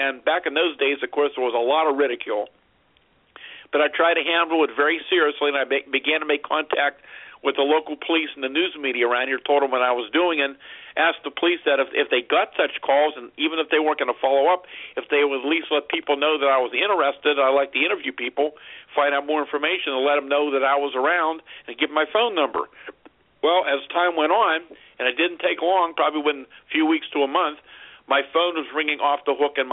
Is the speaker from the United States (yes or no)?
yes; Greensburg, Pennsylvania, United States; We start out very small in my hometown of Greensburg, about 30 miles east of Pittsburgh